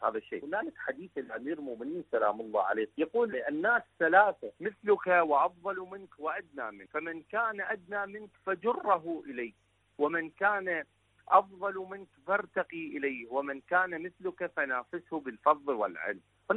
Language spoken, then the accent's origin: Arabic; Iraq; من العراق.